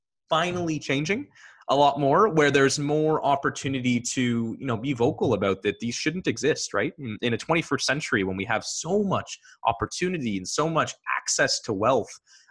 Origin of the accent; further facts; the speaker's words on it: Ontario, Canada; I was raised in Muskoka, so I'm quite aware of a lot of the inequalities that exist.